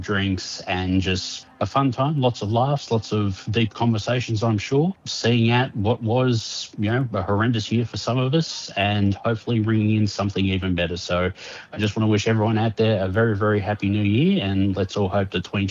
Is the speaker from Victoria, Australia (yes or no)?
yes; Melbourne, Victoria, Australia; I'm from Melbourne.